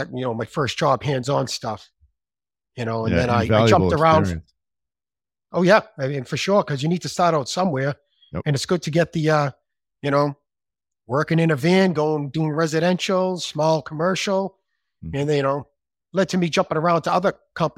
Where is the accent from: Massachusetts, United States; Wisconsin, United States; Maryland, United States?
Massachusetts, United States; Malden; working in the parts department for DCNE Carrier in Malden on Eastern Ave, my hometown.